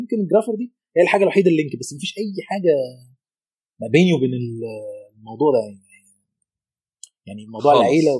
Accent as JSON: {"language": "Arabic", "town": "Alexandria", "region": "Alexandria Governorate", "country": "Egypt", "said": "انا من اسكندرية،"}